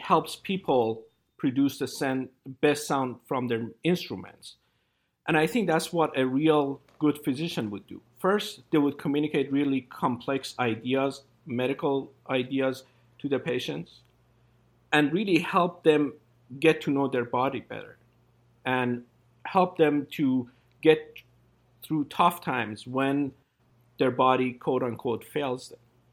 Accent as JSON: {"language": "English", "country": "Iran", "tie": "born or raised there", "said": "I was born and raised in Iran."}